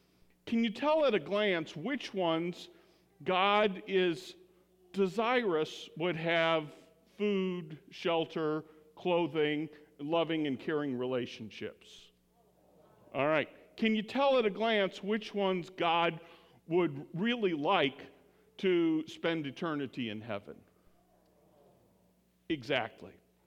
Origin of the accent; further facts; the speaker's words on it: Indiana, United States; when I was growing up in Indiana and I had to go do my summer of purgatory, which was working on the family farm for Uncle John